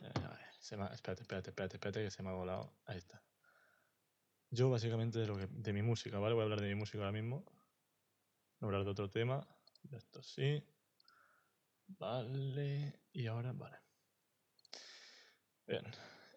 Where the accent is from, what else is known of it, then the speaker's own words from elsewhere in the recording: Russia; Spanish is a second language; now in Estonia; yo soy ruso, llevo 5 años en Estonia, no sé hablar español